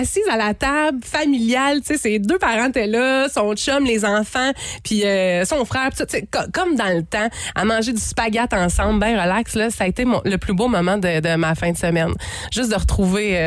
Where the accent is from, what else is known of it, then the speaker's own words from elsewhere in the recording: Gatineau, Quebec, Canada; J'étais allée dans mon coin de pays, passer quelques jours à Gatineau toute seule